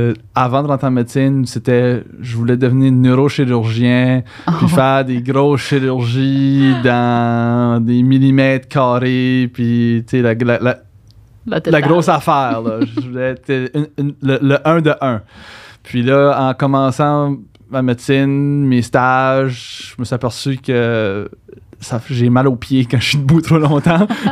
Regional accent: New Brunswick, Canada; Je viens du Nouveau-Brunswick, donc pour ceux qui ont vu, qui n'ont pas reconnu l'accent initialement.

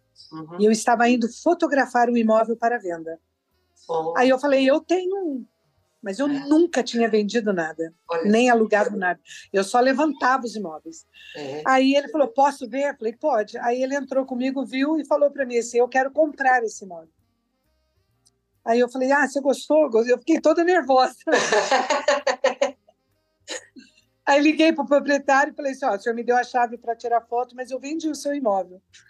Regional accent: Sapucaí-Mirim, Minas Gerais, Brazil; Eu sou mineira, sou de Sapucaí Mirim.

